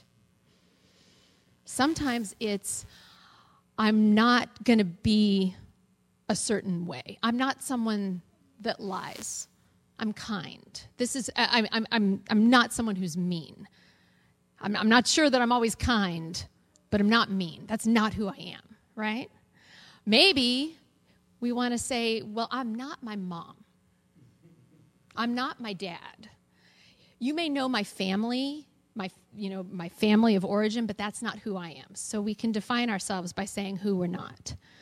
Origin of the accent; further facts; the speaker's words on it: California, United States; I'm a woman. I'm white. I'm a Californian, I always say.